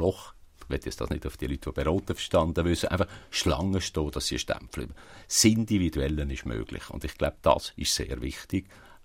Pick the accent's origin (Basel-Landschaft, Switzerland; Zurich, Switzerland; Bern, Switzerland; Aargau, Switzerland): Basel-Landschaft, Switzerland; aber ich komme aus dem Oberbaselbiet.